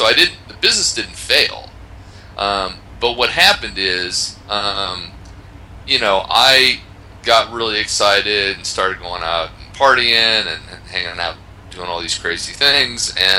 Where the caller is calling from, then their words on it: Poland; I am talking to you from Poland.